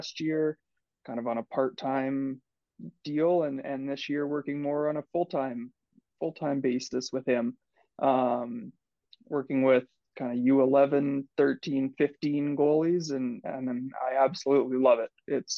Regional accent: Kamloops, British Columbia, Canada; So, yeah, I was born and raised in Kamloops.

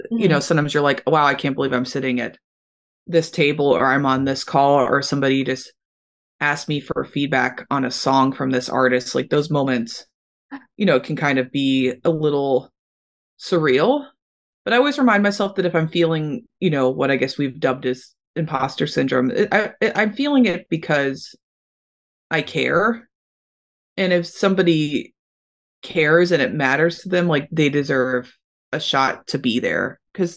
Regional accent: Louisville, Kentucky, United States; I basically used local bands, and I'm from Louisville, Kentucky, to get as much experience as I could in music.

